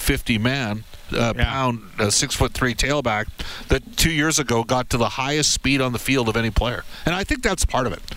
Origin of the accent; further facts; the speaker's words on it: Edmonton, Alberta, Canada; and hey, I grew up in Edmonton here.